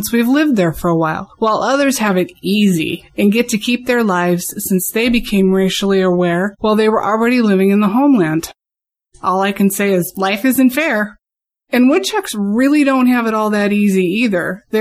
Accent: Seattle, Washington, United States; from Seattle

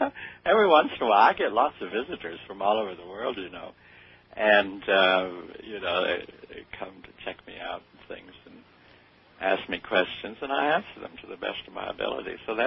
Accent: Telluride, Colorado, United States; born there; you know, I was born in Telluride, Colorado, so I appreciate natural beauty really much.

